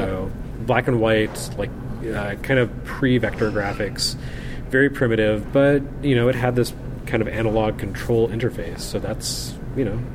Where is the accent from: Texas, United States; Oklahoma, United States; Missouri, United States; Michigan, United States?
Texas, United States; You know what happened is, I grew up in Texas, and football is everything there.